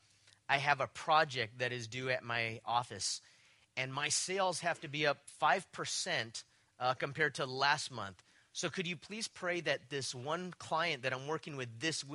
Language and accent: English; West Covina, California, United States; Okay, I grew up in West Covina.